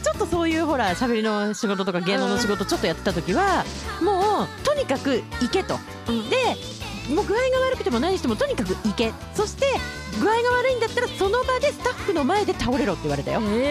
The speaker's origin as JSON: {"language": "Japanese", "region": "Shizuoka", "country": "Japan", "tie": "born or raised there", "said": "私静岡出身なんだけど"}